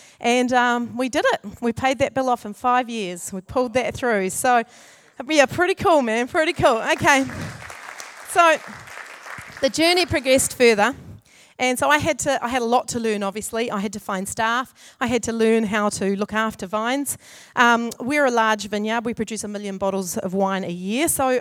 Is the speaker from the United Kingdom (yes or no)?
no; Auckland, New Zealand; So I said, I'm from Auckland, and apparently around here somewhere we own a vineyard.